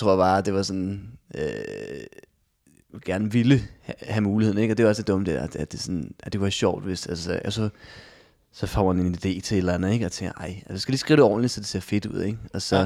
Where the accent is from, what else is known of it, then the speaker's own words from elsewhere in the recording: Hedehusene, Capital Region of Denmark, Denmark; Og så sagde jeg, yes, om jeg er fra Vestegnen.